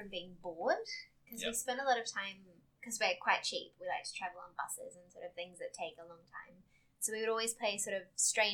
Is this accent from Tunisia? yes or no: no; Western Australia, Australia; I'm from Western Australia, which is probably one of the least interesting parts of Australia. It's really hot and dry and big and vast and not very... Well, for me, it's not very fun.